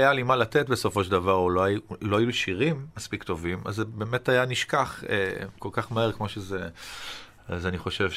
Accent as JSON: {"language": "Hebrew", "town": "Eilat", "region": "Southern District", "country": "Israel", "tie": "born or raised there", "also_born_or_lived": "Beersheba", "said": "נולדתי בבאר שבע, ובגיל 10 עברתי לאילת"}